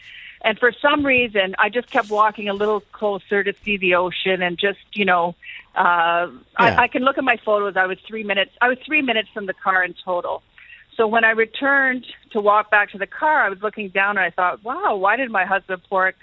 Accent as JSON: {"language": "English", "country": "Canada", "said": "I'm a Canadian and I'm married to an Irishman and from Connemara, and we live in Canada."}